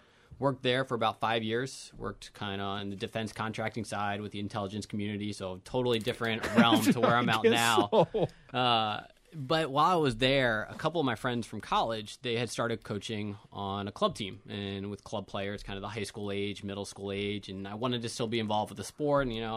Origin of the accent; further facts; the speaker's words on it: Pennsylvania, United States; I grew up in Pennsylvania.